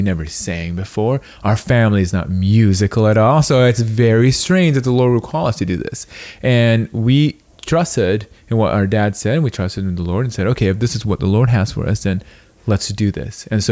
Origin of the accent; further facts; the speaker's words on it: Indonesia; my brother and I, we come from Indonesia. Indonesia is the largest Muslim country in the world. Mm. And growing up there